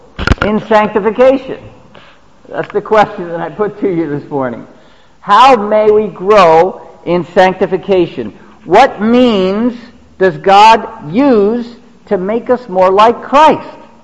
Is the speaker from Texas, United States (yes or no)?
no; New Jersey, United States; And if we think about missionaries like us, foreign missionaries to a different country, I grew up in New Jersey.